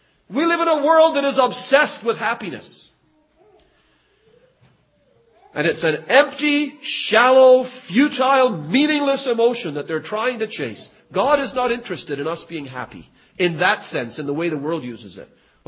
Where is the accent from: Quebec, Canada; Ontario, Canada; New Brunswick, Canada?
Ontario, Canada; Toronto; also born or lived in Trinidad; I'm from Trinidad, a little island in the West Indies. But I was raised in Toronto. I live there now.